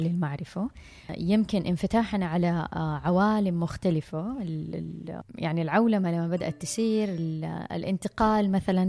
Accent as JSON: {"language": "Arabic", "country": "Saudi Arabia", "said": "واحدة دكتورة عندنا بالسعودية عملت دراسة"}